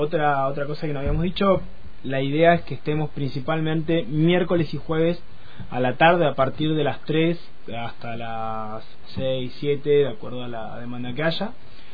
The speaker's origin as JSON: {"language": "Spanish", "town": "Junín de los Andes", "region": "Neuquén", "country": "Argentina", "lives_now": "Cipolletti, Argentina", "said": "Y yo ahora soy de Junín de los Andes, pero soy de Junín de los Andes, pero estoy viviendo en Cipolletti ahora, por la facultad."}